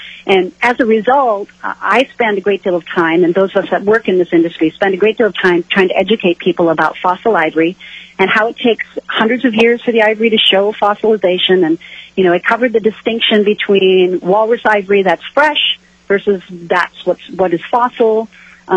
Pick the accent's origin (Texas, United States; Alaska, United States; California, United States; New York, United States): Alaska, United States; Skagway; I am from Skagway. I'm a small business owner and artist here in Skagway.